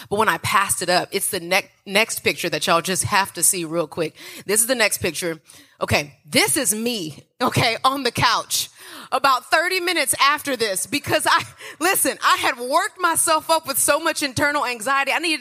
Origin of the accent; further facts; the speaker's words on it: Texas, United States; My family from Louisiana. I'm from Texas.